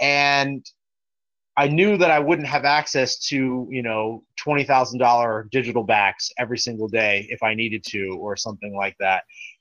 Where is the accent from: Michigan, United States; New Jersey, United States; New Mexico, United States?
New Jersey, United States; I grew up in New Jersey, outside of New York City. So that was sort of my upbringing.